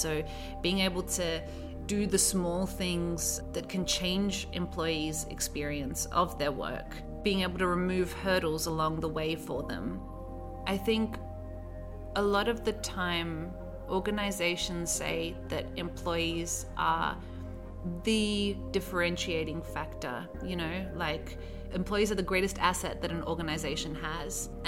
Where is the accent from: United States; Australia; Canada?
Australia; So for me as an Australian, I'm straight to the point.